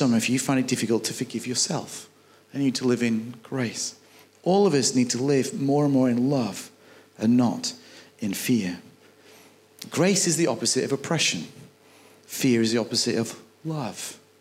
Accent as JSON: {"language": "English", "country": "United Kingdom", "said": "I'm British, I'm a farmer, I'm reserved."}